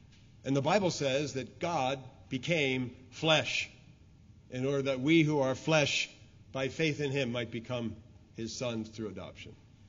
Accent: Philadelphia, Pennsylvania, United States; I grew up in Philadelphia, and I was too young at that time to understand what a rescue mission was

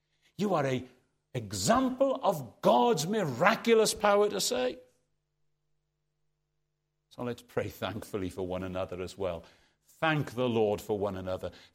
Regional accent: Aberdare, Wales, United Kingdom; Caradog was from Aberdare, my hometown. I can take you to see his grave.

